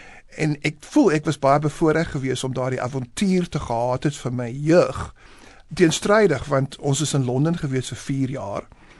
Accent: Bellville, Western Cape, South Africa; now in London, United Kingdom; Hoe ek groot geword het in Bellville

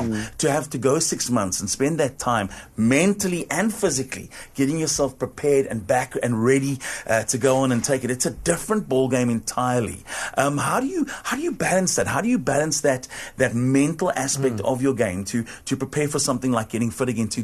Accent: South Africa; As a South African, when you get back to your country and you're in town for a bit

